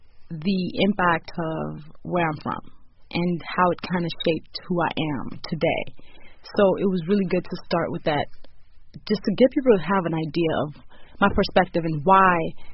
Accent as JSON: {"language": "English", "country": "Nigeria", "said": "I happen to push past it and learn to love my culture as a Nigerian"}